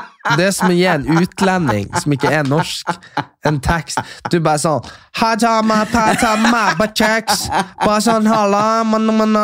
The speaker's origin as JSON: {"language": "Norwegian", "town": "Kjøpsvik", "region": "Nordland", "country": "Norway", "said": "Ja, det er der vi er fra, ja."}